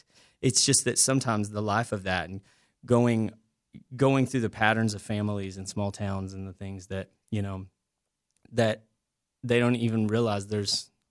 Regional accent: Mineral Wells, Texas, United States; I'm from Mineral Wells, Texas

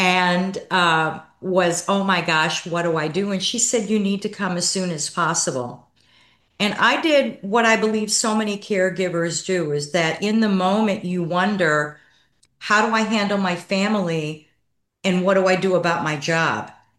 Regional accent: Chicago, Illinois, United States; also born or lived in Dallas; And I was raised in Chicago and was living in Dallas, Texas

